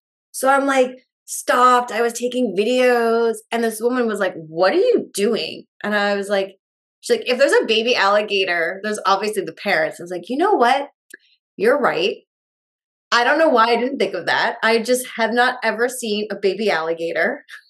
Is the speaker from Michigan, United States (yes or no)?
no; New Hampshire, United States; Like I grew up in New Hampshire, but as an adult, I'd only lived in cities.